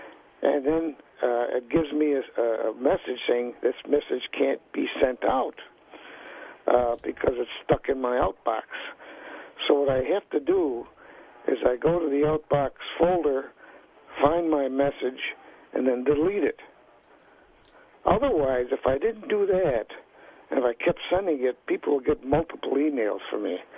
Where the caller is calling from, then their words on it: Brockport, New York, United States; I'm calling from Brockport, New York.